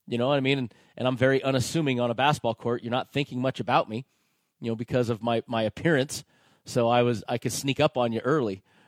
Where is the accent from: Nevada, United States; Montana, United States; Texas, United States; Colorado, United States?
Nevada, United States; Las Vegas; So, I grew up in Las Vegas.